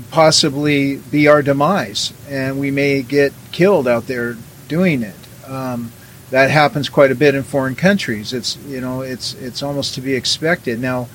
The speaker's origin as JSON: {"language": "English", "town": "Everett", "region": "Washington", "country": "United States", "tie": "born or raised there", "said": "back in the 90s, in my hometown of Everett, Washington."}